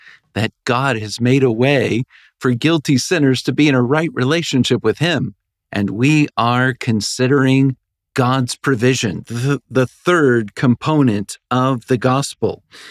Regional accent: Virginia, United States; I'm originally from Virginia.

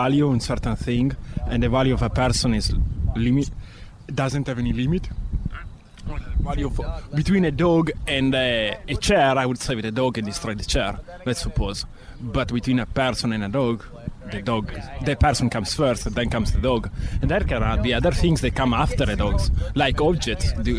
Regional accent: Italy; English is a second language; I'm from Italy.

